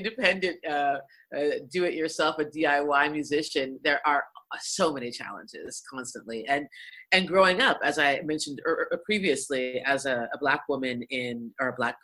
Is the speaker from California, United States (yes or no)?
no; Boulder, Colorado, United States; and I grew up in Boulder, Colorado, which is an extremely white town.